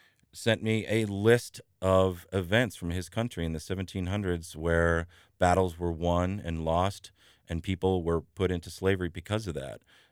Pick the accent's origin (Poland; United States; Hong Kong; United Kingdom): United States; Boston, Massachusetts; which where I grew up in Boston